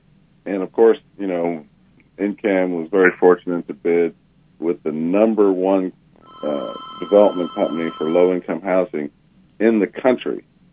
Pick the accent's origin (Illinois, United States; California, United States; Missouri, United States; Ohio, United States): Illinois, United States; Champaign; I grew up in Champaign, Illinois, and I had a unique experience growing up here because I grew up in South Champaign